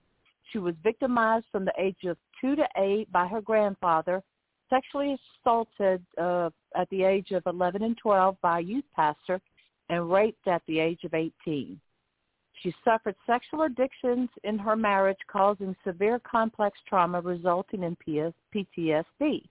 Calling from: Lighthouse Point, Florida, United States

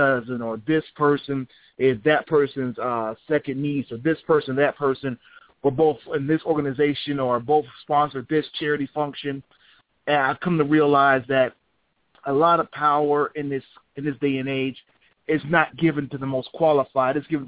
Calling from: Ohio, United States; from Ohio.

